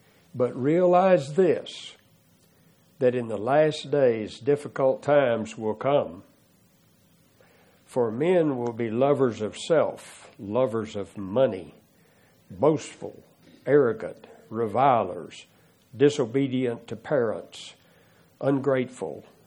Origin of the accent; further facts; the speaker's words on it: Abilene, Texas, United States; but in my hometown in Abilene, a lot of the congregations that have Church of Christ across the front of the building are not the true Church of Christ.